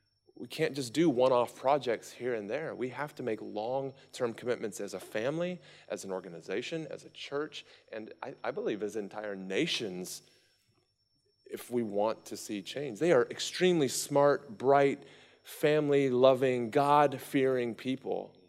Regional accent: United States; like, as an American, I don't know what the last decades upon decades upon decades of foreign policy have done

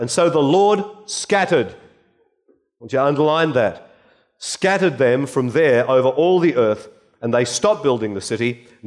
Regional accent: Western Australia, Australia; because I'm from Western Australia

